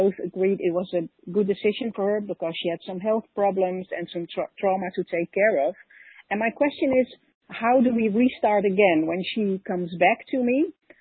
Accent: Netherlands; from the Netherlands.

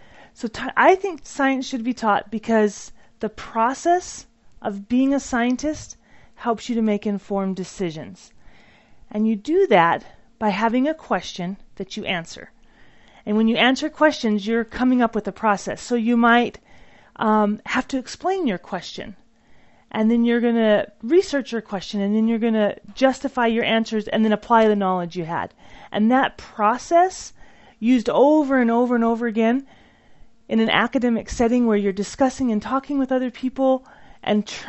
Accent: Orem, Utah, United States; also born or lived in Hawaii / Idaho / North Dakota; I'm from Orem, Utah.

